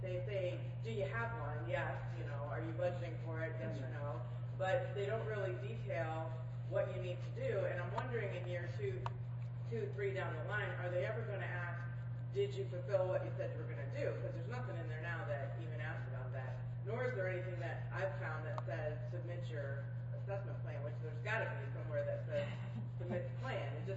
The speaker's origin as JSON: {"language": "English", "town": "Rochester", "region": "New York", "country": "United States", "said": "from Rochester, New York."}